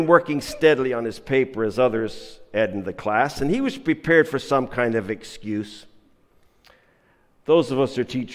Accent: Newfoundland and Labrador, Canada; And my wife Donna is a retired music teacher, and so we come from the Rock. We're from the Rock.

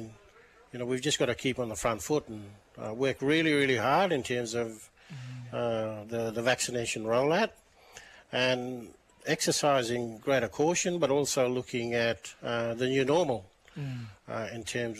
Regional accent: Yarrabah, Queensland, Australia; you know, true Australian generation. So lived and worked and went to school all my life, so they classify us as Australian generation

